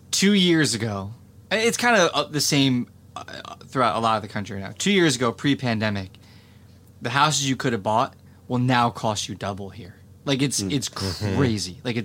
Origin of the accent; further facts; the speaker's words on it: New Jersey, United States; At the time, I'd never been west of the Mississippi River. I'm from New Jersey.